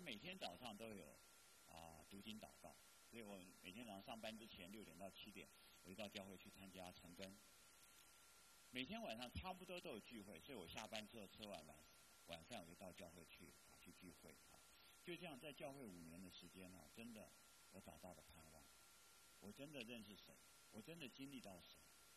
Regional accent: China; 所以我们中国人说天助还要除了自助以外还要什么天助啊

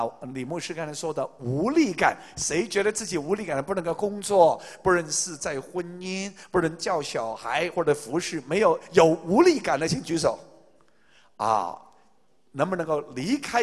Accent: Taiwan; 我们台湾人说，每一个成功的男人都是有一个成功的女人背后啊

